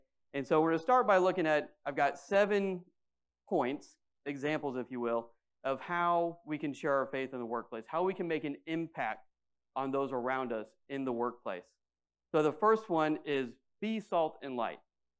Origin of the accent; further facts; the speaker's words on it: Midwest, United States; I'm from the Midwest. When I was driving out to my dad's house, who's in the middle of the cornfields, honestly, I mean, it's 200 people and a bunch of cornfields and soybeans.